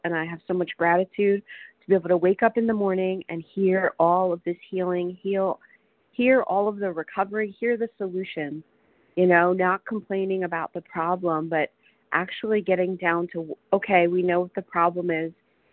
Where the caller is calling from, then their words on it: Washington, United States; I'm calling from Washington State.